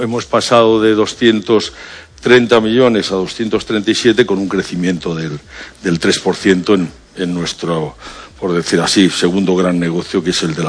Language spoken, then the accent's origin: Spanish; Galicia, Spain; me siento orgullosísimo de mi tierra. Nosotros, el 50% de nuestra marca nos define, porque es nuestro origen, ¿no? Galicia